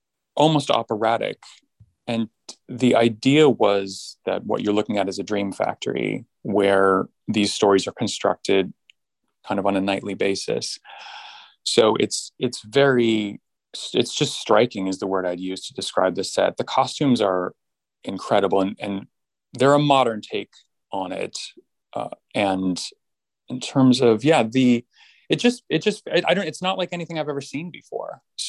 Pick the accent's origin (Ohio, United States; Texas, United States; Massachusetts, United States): Massachusetts, United States; I grew up outside of Boston and I went to USC